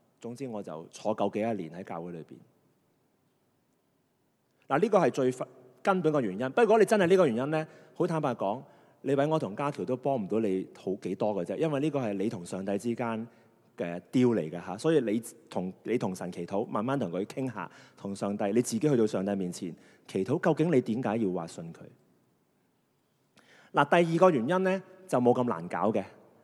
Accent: China; 特别我哋中国人，我哋教嗰啲仔点教嘅？

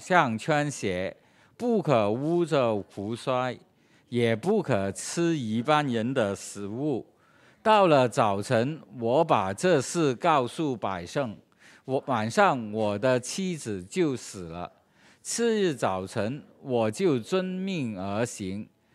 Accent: Hong Kong; 我们香港人以前也有很多骄傲，是不是、啊、我们有很多的储备、啊、我们有很好的飞机场

